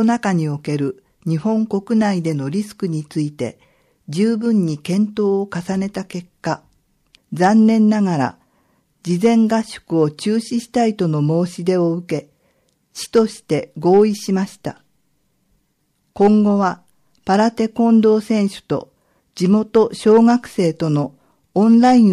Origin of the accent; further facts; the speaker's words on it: Turkey; Japanese is a second language; now in Japan; トルコ大使として、またトルコ人として本当に嬉しいことです。